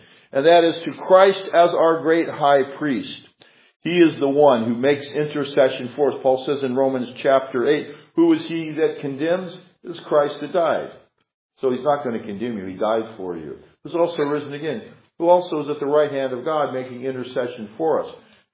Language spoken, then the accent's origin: English; California, United States; Again, I'm from California, so I've had to put up with some of this stuff.